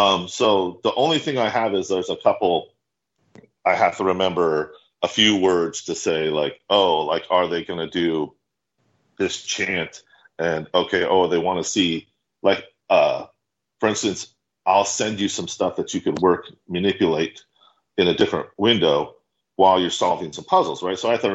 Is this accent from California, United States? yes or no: yes; Oakland, California, United States; I grew up outside of Oakland, California, and I saw a lot of black exploitation movies.